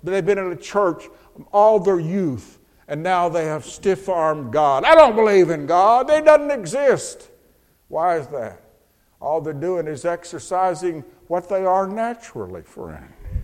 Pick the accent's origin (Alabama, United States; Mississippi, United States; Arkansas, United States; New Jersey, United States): Alabama, United States; Of course, I'm from North Alabama anyway, you know.